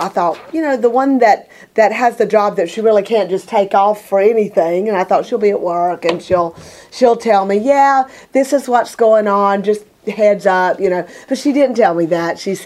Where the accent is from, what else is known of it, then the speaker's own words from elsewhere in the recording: Alabama, United States; I was raised in Alabama and got married at 17.